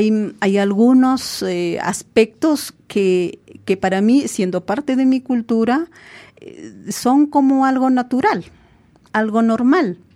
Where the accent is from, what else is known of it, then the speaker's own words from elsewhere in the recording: Quito, Pichincha, Ecuador; also born or lived in Zuleta; yo una parte de mi infancia viví en Zuleta, la mayor parte ha sido acá en Quito, ¿no? A través de eso, mi padre era tractorista y nosotros vivimos acá en Quito, en Parcayaco